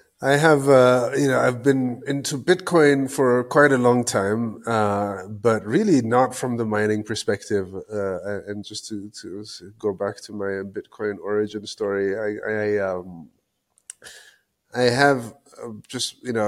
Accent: Ethiopia; and I'm from Ethiopia

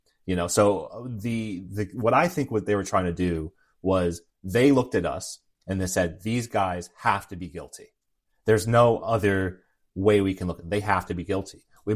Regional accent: United States; And as an American, I would want my law enforcement, my FBI, to stop those things.

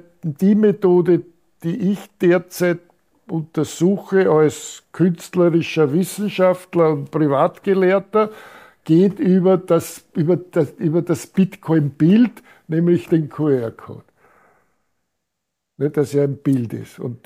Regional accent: Austria; Also wenn ich da als Österreicher sitze, muss ich in Österreich eine Konzession haben

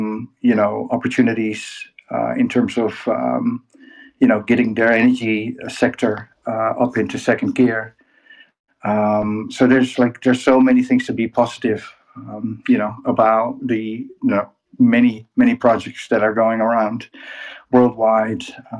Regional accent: Netherlands; I'm from the Netherlands, ex-Navy, ex-MP.

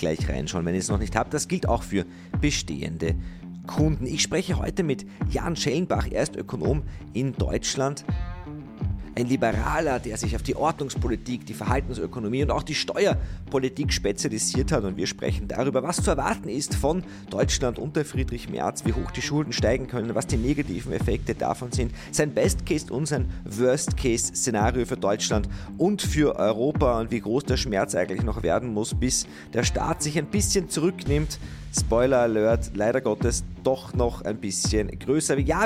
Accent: Austria; bei uns in Österreich

